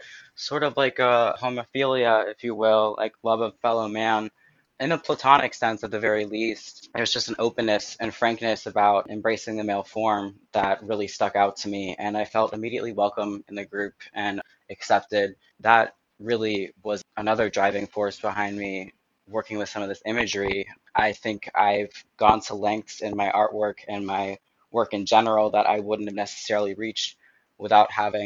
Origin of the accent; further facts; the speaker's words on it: Oakland, California, United States; moved away; So I started out in a liberal suburb of Oakland, California, and I made my way all the way east, kind of to just start a new path for myself.